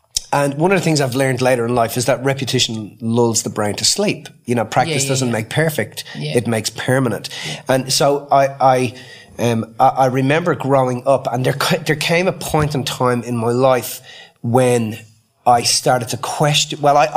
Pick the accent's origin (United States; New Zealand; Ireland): Ireland; my dad is like a really staunch Catholic, and I was raised in Ireland, which is, you know, was at one stage considered the most Catholic country in the world.